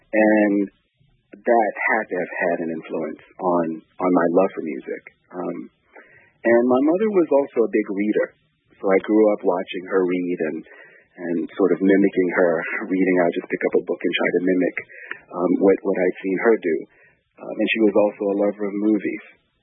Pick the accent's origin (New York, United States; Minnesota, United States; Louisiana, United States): Louisiana, United States; New Orleans; Well, you already mentioned that I grew up in New Orleans, and New Orleans is it's a funky place.